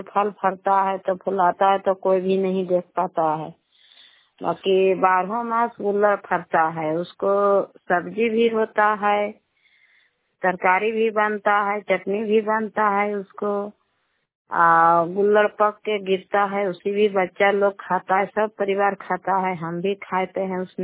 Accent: Nawada, Bihar, India; नवादा जिला के रहने वाला हूँ।

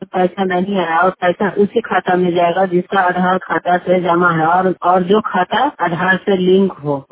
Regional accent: Pachaura, Bihar, India; पचौरा गांव से एवं हरनौत ब्लॉक से हूँ।

